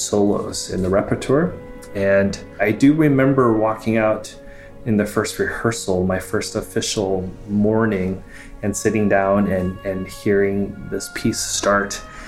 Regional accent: Beijing, China; So I was born in Beijing, China in 1978. I have very good memories of my childhood in Beijing. I grew up with my grandparents, who were both very successful doctors.

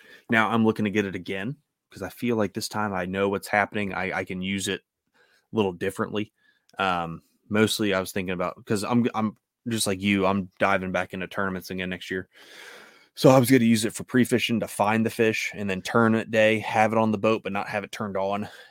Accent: United States; I'm allowed to have that opinion because F you, I'm an American.

